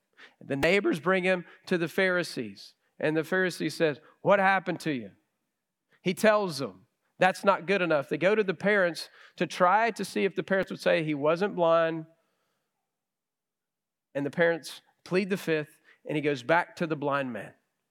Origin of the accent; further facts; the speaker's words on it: Llano, Texas, United States; I grew up with him in Llano, Texas, and he was a good friend of mine.